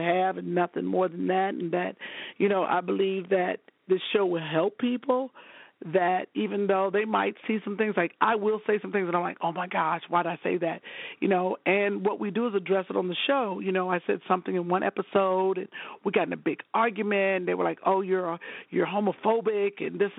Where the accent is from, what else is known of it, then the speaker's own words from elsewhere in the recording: Cleveland, Ohio, United States; You know, I remember growing up in Cleveland, and my neighbor, Miss Weaver, she would, you know, we'd come home from school.